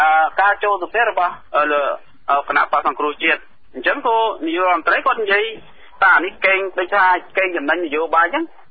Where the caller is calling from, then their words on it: Phnom Penh, Cambodia; បាទខ្ញុំមកពីភ្នំពេញមកសរមបាទ